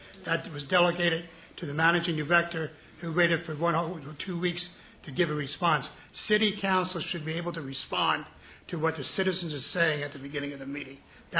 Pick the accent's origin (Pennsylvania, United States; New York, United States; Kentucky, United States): Pennsylvania, United States; Philadelphia; As a child growing up in Philadelphia, I was raised in an Irish-American neighborhood